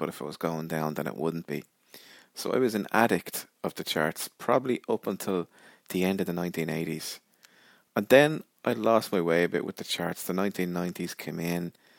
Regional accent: Ireland; because I'm from Ireland

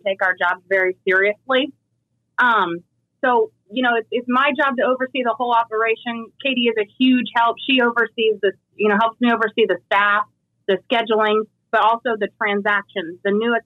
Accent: Pendleton, Oregon, United States; I'm from Pendleton. I'm fifth generation. I live down the street.

